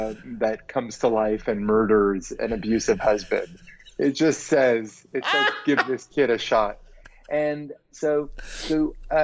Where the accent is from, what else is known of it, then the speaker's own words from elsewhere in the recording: Reseda, California, United States; I grew up in the Valley in Reseda, outside of the center of filmmaking, which is sort of Burbank and Hollywood, but still sort of tangentially connected to it.